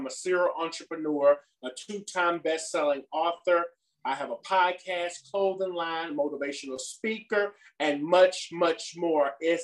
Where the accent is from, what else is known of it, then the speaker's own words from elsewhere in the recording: Gulfport, Mississippi, United States; I forgot to say I'm from Gulfport, Mississippi